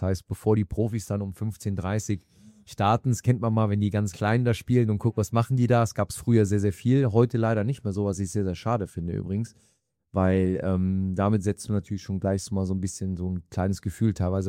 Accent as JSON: {"language": "German", "town": "Mönchengladbach", "region": "North Rhine-Westphalia", "country": "Germany", "tie": "born or raised there", "said": "Und zudem bin ich Rheinländer, gebürtiger Mönchengladbacher"}